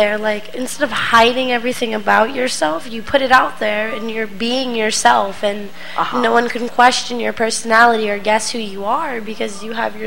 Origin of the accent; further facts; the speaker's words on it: Los Angeles, California, United States; Yeah, born and raised in L.A.